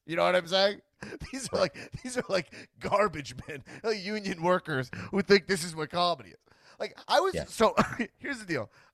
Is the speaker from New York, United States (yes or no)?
yes; New York, United States; Now it's the only Islander I ever knew when I grew up on Long Island.